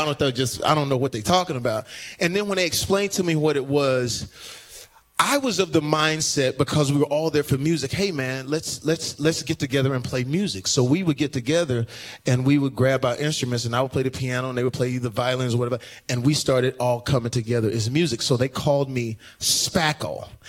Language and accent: English; Terrell, Texas, United States; I grew up in Terrell where it was just black, whites, and Mexicans